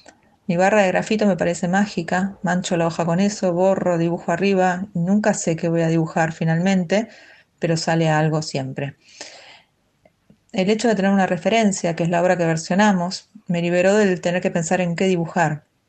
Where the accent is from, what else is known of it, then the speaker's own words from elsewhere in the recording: Buenos Aires, Argentina; soy de Argentina, vivo en Buenos Aires y soy artista plástica.